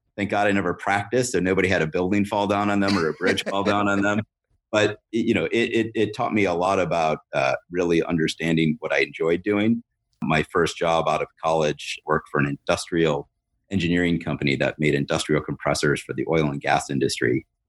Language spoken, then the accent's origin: English; United States; And it was eye-opening as an American, because I also thought a lot of the things that just worked here in the U.S. don't work in Europe.